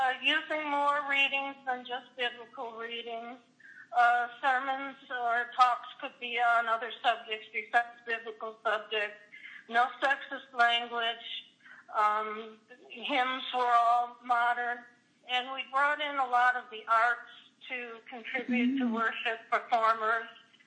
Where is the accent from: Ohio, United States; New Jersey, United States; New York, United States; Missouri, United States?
New York, United States; Westfield; born there; I was born in 1953 in Westfield, New York.